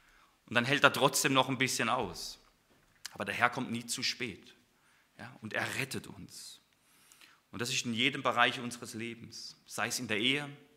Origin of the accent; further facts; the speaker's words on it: Freiburg, Baden-Württemberg, Germany; now in Koblenz, Germany; Sie kommt ja aus Freiburg, oder wir kommen aus Freiburg. Ich bin ja in Koblenz da oben.